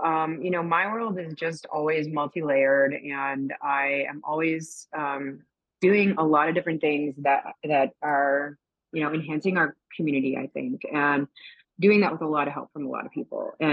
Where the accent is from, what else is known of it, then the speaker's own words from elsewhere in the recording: Canada; you know, I'm Canadian